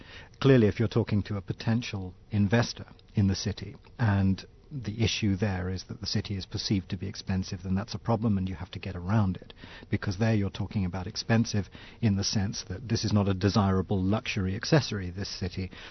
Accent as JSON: {"language": "English", "country": "United Kingdom", "said": "Well, I'm from the United Kingdom, which is often confused with London."}